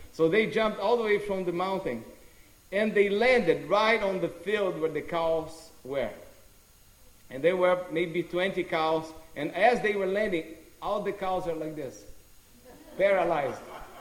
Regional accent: São Paulo, Brazil; now in United States; when I grew up in Sao Paulo, there was no snow, but there was a lot of hell.

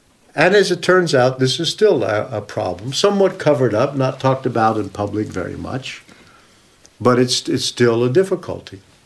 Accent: the West, United States; Because I grew up in the West in America, we just assume that, Darwin is telling us evolution is what was taking place.

